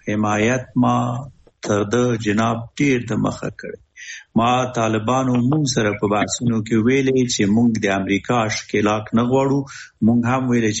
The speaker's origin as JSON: {"language": "Pashto", "country": "Afghanistan", "said": "مونږ هم د جاپان نه یو، مونږ هم افغانان یو او د افغانانو حالات سارو"}